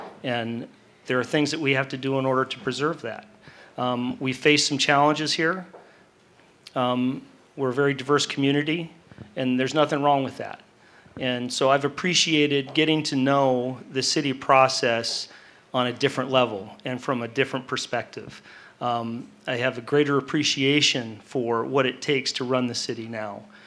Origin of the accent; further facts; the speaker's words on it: Homer, Alaska, United States; also born or lived in Anchorage; I was born in 1965 in Anchorage, Alaska. And I like to think of myself as an aftershock of the 64 earthquake. My wife and my 6 children were all born here in Homer. And we moved here in 1974. So this is home.